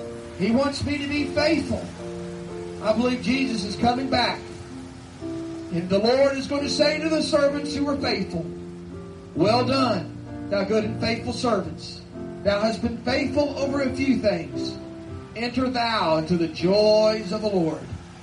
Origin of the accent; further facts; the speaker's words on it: Kentucky, United States; I know that ain't proper English, but I was raised in Kentucky too.